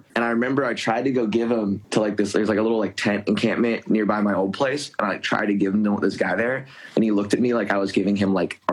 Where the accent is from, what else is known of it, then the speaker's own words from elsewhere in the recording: San Francisco, California, United States; a group of my friends from back home, I grew up in San Francisco. Some of my homies from back home just think it's hilarious